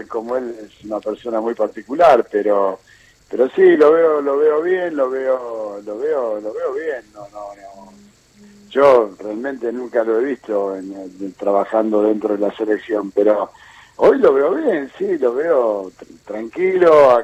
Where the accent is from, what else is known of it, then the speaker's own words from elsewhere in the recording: Argentina; uno como hincha, como argentino